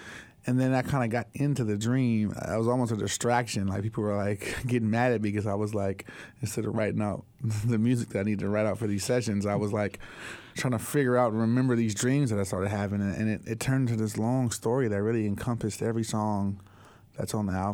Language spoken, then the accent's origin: English; California, United States; my parents were great, but I grew up in South Central.